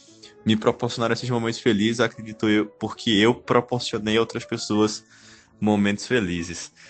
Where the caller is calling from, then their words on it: Petrolina, Pernambuco, Brazil; eu tenho 21 anos, sou daqui de Petrolina, Pernambuco.